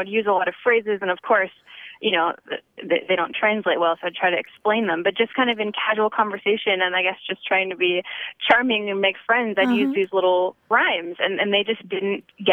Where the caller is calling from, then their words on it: San Diego, California, United States; I'm calling from San Diego.